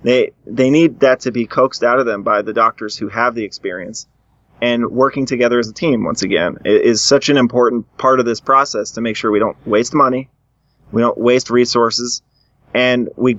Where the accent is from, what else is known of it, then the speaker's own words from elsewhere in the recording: Chicago, Illinois, United States; So right in our backyard, we're from Chicago here, at the University of Chicago